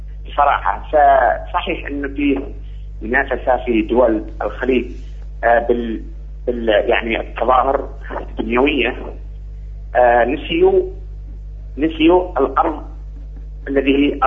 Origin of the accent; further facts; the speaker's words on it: Yemen; أنا طبعا من اليمن وأحب بلدي